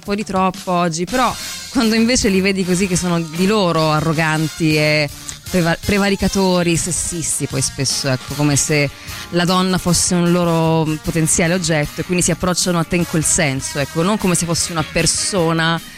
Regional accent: Paola, Calabria, Italy; now in Turin, Italy; Io sono di Paola, in provincia di Cosenza, sono calabrese.

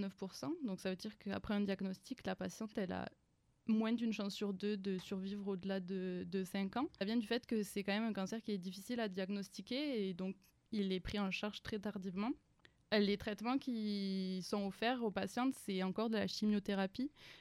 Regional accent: Toulouse, Occitanie, France; je suis née à Toulouse, j'ai grandi à Toulouse et j'ai fait toutes mes études à Toulouse. J'ai intégré l'université à Toulouse

